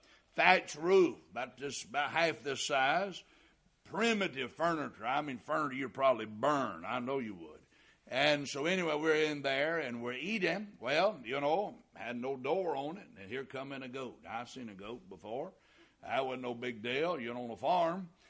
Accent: Walhalla, South Carolina, United States; And when I was raised in Walhalla, South Carolina

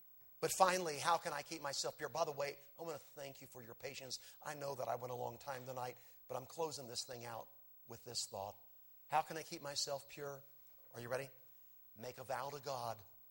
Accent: Little Rock, Arkansas, United States; born there; I was born in the Baptist hospital in Little Rock, Arkansas.

